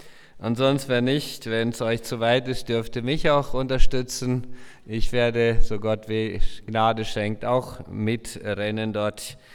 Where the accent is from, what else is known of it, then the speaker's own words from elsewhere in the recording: Chaco, Paraguay; Ich bin in Südamerika aufgewachsen, Chaco von Paraguay, in einer plattdeutschsprachigen Mennonitensiedlung, wo meine Eltern schon aufgewachsen sind. Meine Großeltern sind dort damals aus Kanada eingewandert.